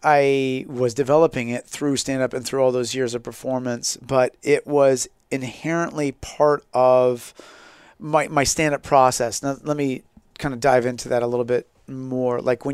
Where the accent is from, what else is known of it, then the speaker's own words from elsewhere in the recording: Santa Rosa, California, United States; So as I started PE teaching back in my hometown of Santa Rosa in 1996, I also started my stand-up career.